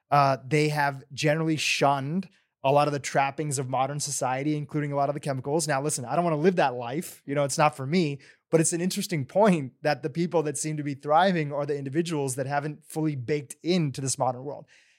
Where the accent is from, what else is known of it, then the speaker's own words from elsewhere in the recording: Delaware, United States; I grew up in Delaware, right nearby Lancaster, where there's a huge Amish population.